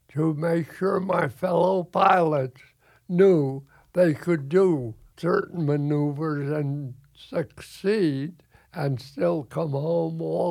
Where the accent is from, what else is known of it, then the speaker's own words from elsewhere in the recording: New Haven, Connecticut, United States; I lived right by the water growing up in New Haven, Connecticut, had my little boat.